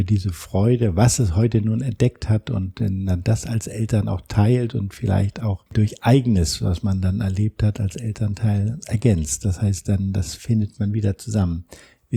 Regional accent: Germany; Wir als Deutscher wüssten immer nur, jetzt bin ich am Eingang

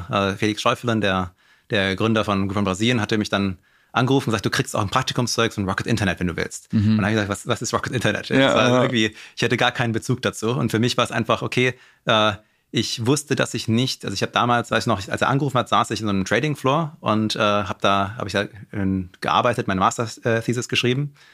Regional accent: Heidelberg, Baden-Württemberg, Germany; Ich komme aus Heidelberg.

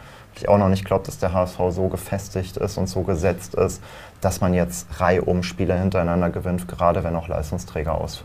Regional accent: Lower Saxony, Germany; Ja, also ich bin ja in Ostfriesland aufgewachsen.

